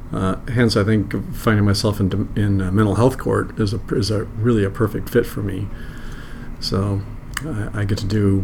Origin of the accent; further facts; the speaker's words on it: Seattle, Washington, United States; I'm one of perhaps the few Seattle natives, born and raised in Seattle, schooled in Seattle, law school locally